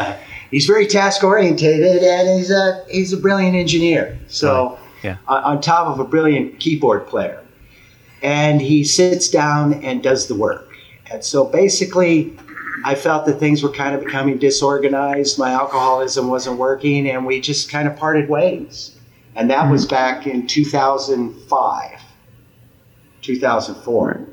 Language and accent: English; Iowa, United States; now in Northwest, United States; I came out from Iowa in 1986 to the Northwest